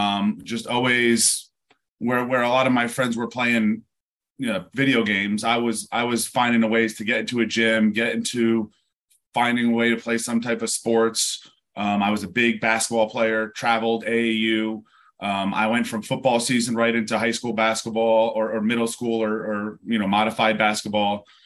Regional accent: New York, United States; Born and raised in New York, just north of New York City, upstate near West Point.

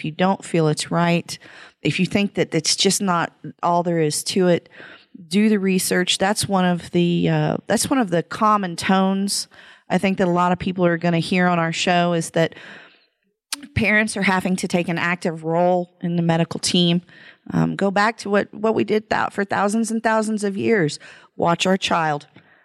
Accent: Choctaw, Oklahoma, United States; moved away; We moved from Oklahoma, our beloved hometown of Choctaw. Go Jackets.

